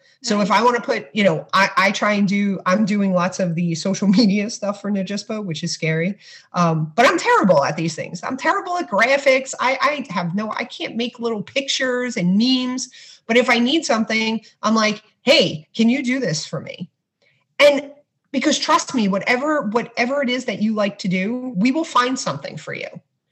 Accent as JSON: {"language": "English", "town": "Brooklyn", "region": "New York", "country": "United States", "tie": "born or raised there", "said": "I tell my husband, I'm like, I grew up in Brooklyn, but we were so backwards."}